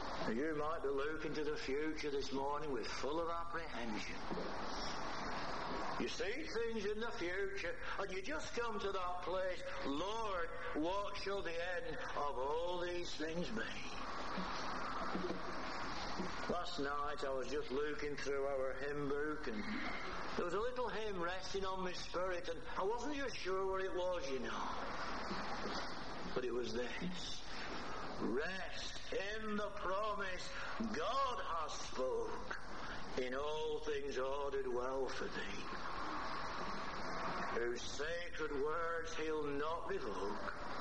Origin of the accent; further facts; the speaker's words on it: North West England, United Kingdom; accent: Lancashire; A bit different than my accent from Lancashire. We are different, aren't we, in our accents?